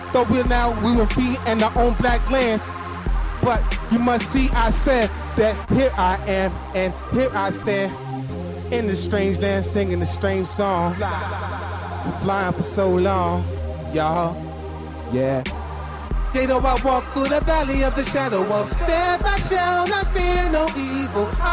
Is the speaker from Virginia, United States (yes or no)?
yes; Petersburg, Virginia, United States; Since I'm so close to my hometown, Petersburg, VA, I have to do something for them, of course.